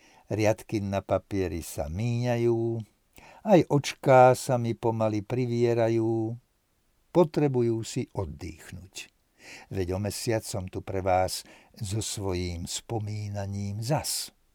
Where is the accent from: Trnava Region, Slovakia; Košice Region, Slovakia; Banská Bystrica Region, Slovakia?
Trnava Region, Slovakia; Trnava; Som rodený Trnavčan, to som zabudol spomenúť, a už niekoľko rokov bývam pri Piešťanoch v jednej malebnej dedinke.